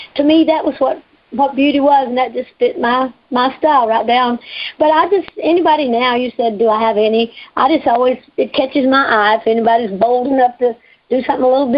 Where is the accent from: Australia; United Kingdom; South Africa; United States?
United States; I'm an American girl.